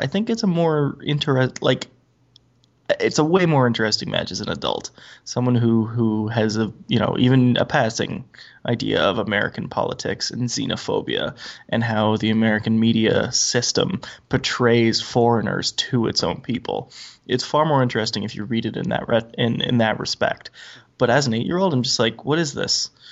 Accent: Canada; I'm a Canadian.

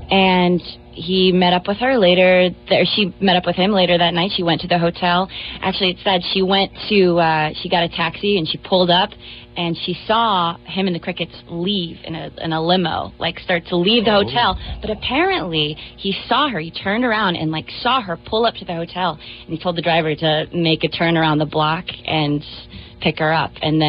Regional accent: Texas, United States; Not very much, but I am from Texas, so I feel like I did know a little bit.

